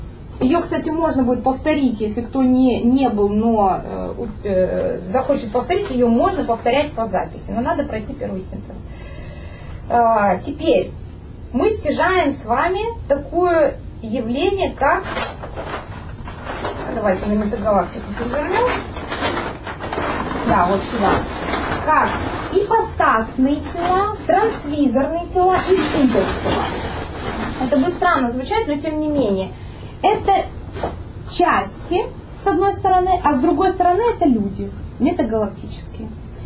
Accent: Moscow, Russia; я сама из Москвы

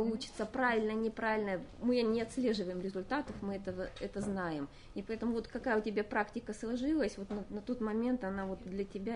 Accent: Astana, Kazakhstan; я в столице живу, я родилась и выросла в Астане. И в процессе развития самой столицы участвовала с первых дней своего рождения.

